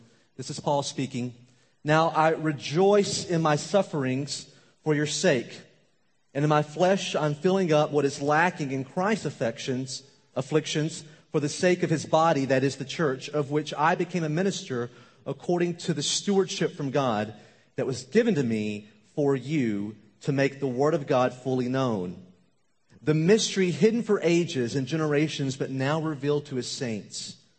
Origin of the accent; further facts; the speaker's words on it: Mississippi, United States; also born or lived in Iran; And so I was born in Iran, came back to the States when I was just a baby, grew up in Mississippi with a bunch of rednecks. I love them. I understand that culture completely.